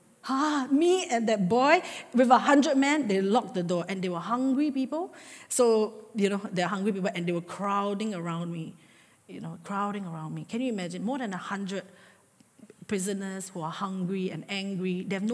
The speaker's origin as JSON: {"language": "English", "country": "Singapore", "said": "I'm the Singaporean who always complain."}